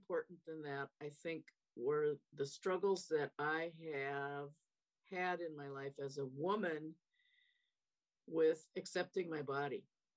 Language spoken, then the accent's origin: English; Montana, United States; I grew up in Montana, and they came to our little farming community every summer for 2 weeks.